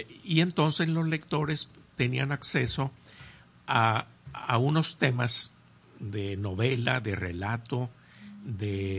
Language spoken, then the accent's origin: Spanish; Mocorito, Sinaloa, Mexico; born there; Yo nací en Mocorito